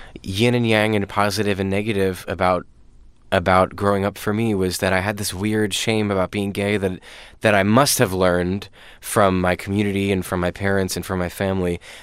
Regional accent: Lancaster, Pennsylvania, United States; I grew up in Lancaster, Pennsylvania. A lot of Mennonites in Lancaster, there are a lot of farmers.

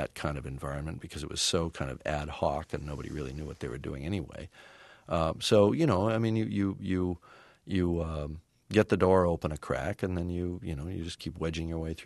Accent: Canada; now in United States; I'm Canadian.

